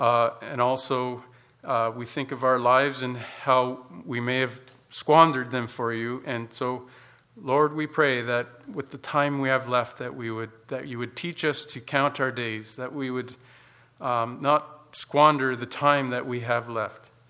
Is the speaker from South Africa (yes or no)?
no; Canada; I prefer a holy handshake because I'm European. So of European background. I'm Canadian